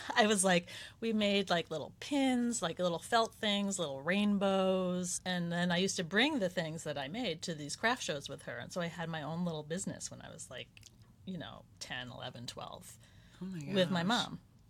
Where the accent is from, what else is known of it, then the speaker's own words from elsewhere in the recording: Westchester, New York, United States; I grew up in Westchester.